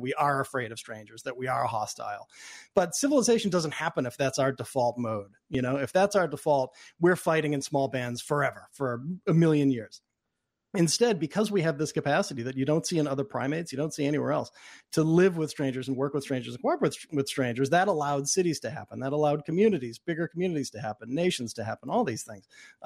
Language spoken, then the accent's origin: English; Boston, Massachusetts, United States; born or raised there